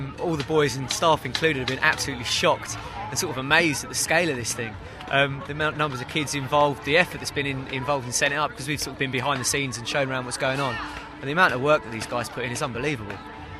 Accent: East of England, United Kingdom; We're from Hertfordshire in England

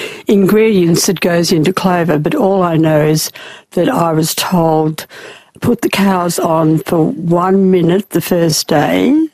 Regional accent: Wollongong, New South Wales, Australia; also born or lived in Melbourne; I grew up in Wollongong.

